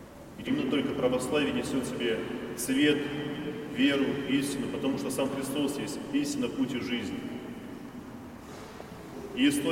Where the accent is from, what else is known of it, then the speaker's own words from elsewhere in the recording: Russia; born there; мы родились здесь, на Руси, являемся православными христианами